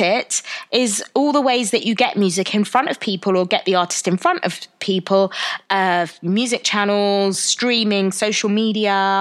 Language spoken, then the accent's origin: English; London, United Kingdom; I am born and raised in London.